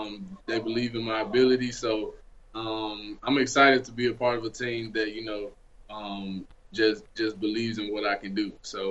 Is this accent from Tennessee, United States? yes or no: yes; Memphis, Tennessee, United States; You know, I come from Memphis where, you know, not a lot of us make it out.